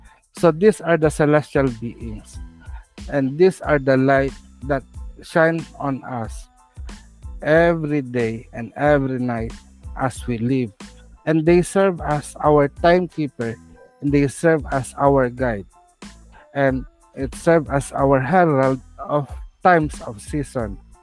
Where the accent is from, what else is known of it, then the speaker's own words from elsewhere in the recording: Philippines; English is a second language; So as a Filipino in general, we people might think that we are pagans or polytheists, worshiping many gods.